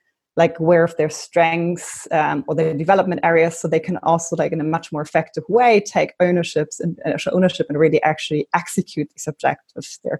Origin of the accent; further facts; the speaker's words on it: Berlin, Germany; I'm originally from Berlin.